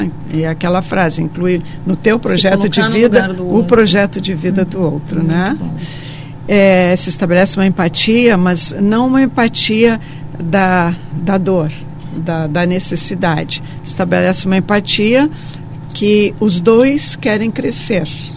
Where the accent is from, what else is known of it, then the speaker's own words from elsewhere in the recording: Brazil; Eu tenho um CPF que diz que eu sou brasileira.